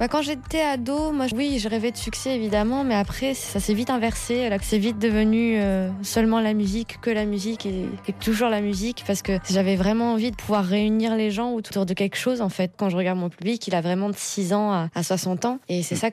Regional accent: France; je suis française et effectivement dans mon album il y a des influences africaines. Je suis blanche

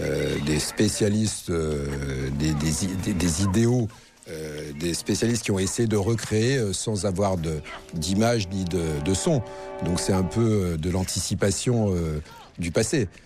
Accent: Paris, Île-de-France, France; born there; Moi, je suis né à Paris, si je vais à Marseille, en un an, je vais prendre l'accent.

